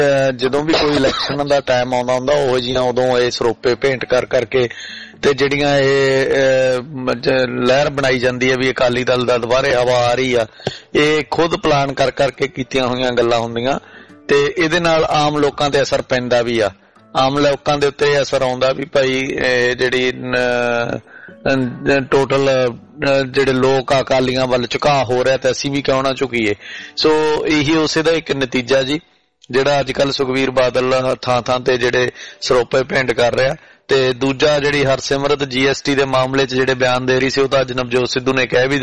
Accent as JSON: {"language": "Punjabi", "region": "Punjab", "country": "India", "said": "ਹਾਂਜੀ, ਕਈ ਬਕੈਣ, ਅਸੀਂ ਮਾਲਵੇ ਵਾਲੇ ਬਰਕੈਣ ਕਹਿਣੇ ਨੂੰ ਅਸਲ ਚ, ਰਾਰਾ ਵੀ ਬੋਲਦੇ ਵਿੱਚ।"}